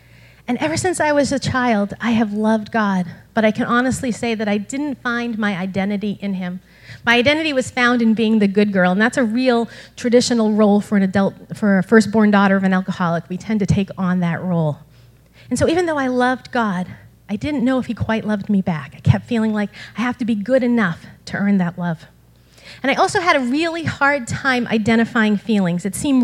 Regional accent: Lowell, Massachusetts, United States; And I grew up in Lowell, so I'm so thankful to be part of a community that cares so much about the greater Lowell community

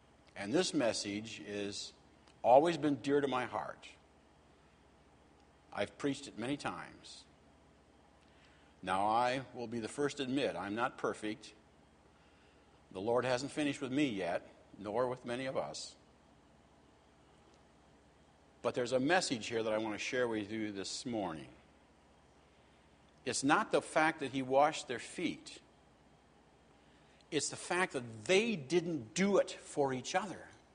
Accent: the South, United States; You notice I say wash because I was from the South, a family.

